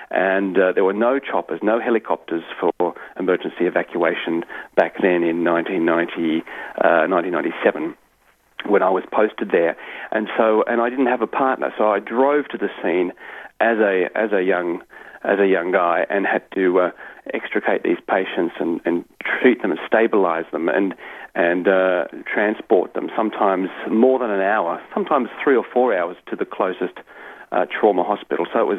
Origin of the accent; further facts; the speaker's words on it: Australia; being Australian, we don't really have private ambulance services down here